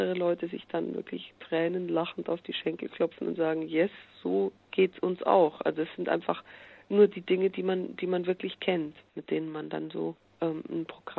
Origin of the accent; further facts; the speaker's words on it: Munich, Bavaria, Germany; Und ich bin auch nicht wirklich im Bayerischen Wald aufgewachsen, sondern Gott sei Dank in München.